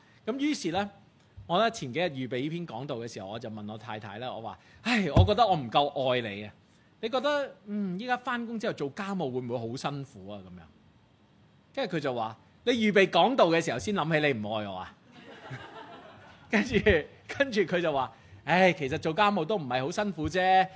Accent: Guangdong, China; 我哋广东人讲到怕老婆会发达

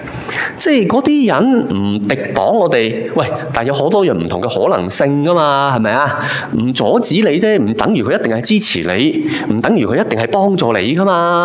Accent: China; 又用回我们中国人一句说话呢，可能大家就会明白的了

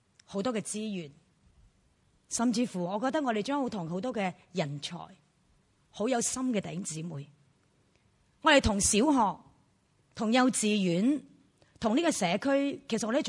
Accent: Chaozhou, Guangdong, China; 譬如我是潮州人，咁我应该识潮州话

